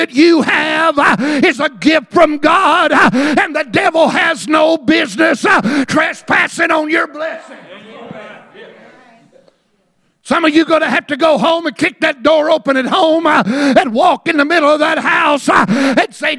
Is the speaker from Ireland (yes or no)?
no; Texas, United States; The Texas Revolution. I'm a Texan. I can't help it. I talk about it.